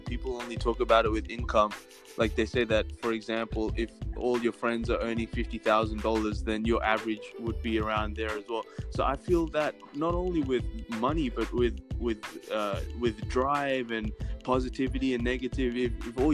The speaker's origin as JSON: {"language": "English", "town": "Sydney", "region": "New South Wales", "country": "Australia", "said": "I'm from Sydney, Australia, and I study full-time."}